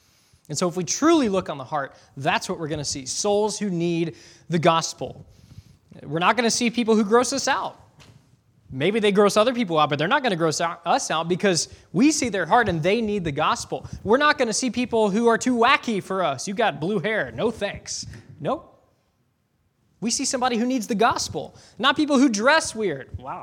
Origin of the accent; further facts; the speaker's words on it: Sycamore, Illinois, United States; Well, I'm from Sycamore.